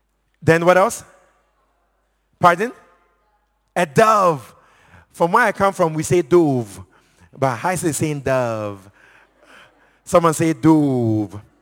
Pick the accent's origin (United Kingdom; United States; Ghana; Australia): Ghana; I'm from Ghana, and I'm married to one wife.